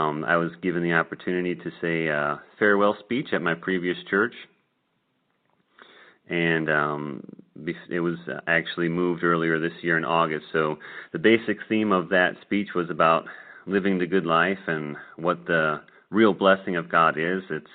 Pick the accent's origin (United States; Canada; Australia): United States; Detroit, Michigan; But I grew up in the Detroit area